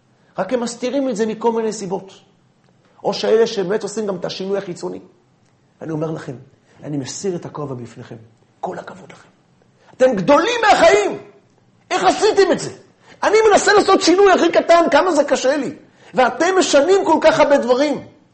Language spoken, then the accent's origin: Hebrew; Bnei Brak, Central District, Israel; אני גדלתי בבית של יהודים שומרי תורה ומצוות. גדלתי בבני ברק